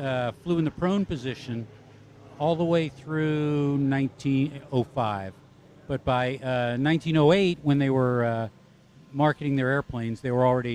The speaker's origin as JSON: {"language": "English", "town": "Beavercreek", "region": "Ohio", "country": "United States", "said": "We're from Beaver Creek, Ohio, just outside of Dayton."}